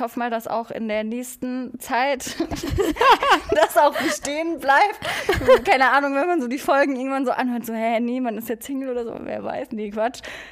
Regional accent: Rhineland-Palatinate, Germany; born there; Bin 30 Jahre alt und komme eigentlich gebürtig aus der Pfalz. Aber ihr habt, glaube ich, auch schon gemerkt, ich höre mich nicht nach einem gebürtigen Pfälzer an.

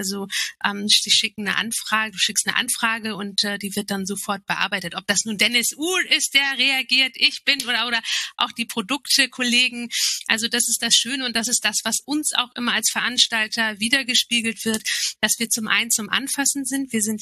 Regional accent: Turkey; als Türkin

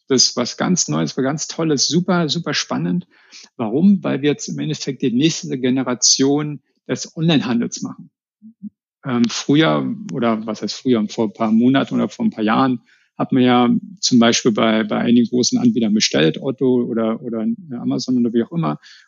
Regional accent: Berlin, Germany; Ich bin ja aus Berlin oder aus Rand-Berlin. Deswegen lag es nahe, dass wir da jetzt zurückkommen, nach Hause sozusagen.

